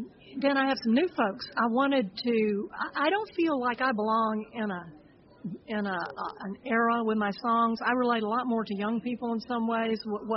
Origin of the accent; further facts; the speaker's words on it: Alabama, United States; goes back to my growing up in Alabama, where I ran around in the woods kind of like a feral child